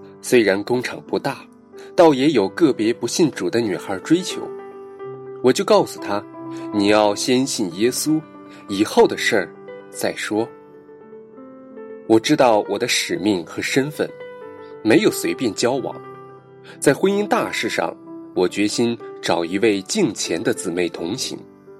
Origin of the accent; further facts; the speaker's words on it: Fangcheng, Henan, China; born there; 我1970年出生在河南省方城县一个乡村。信主前，我在县城的化肥厂当工人。我受洗的年份是1990年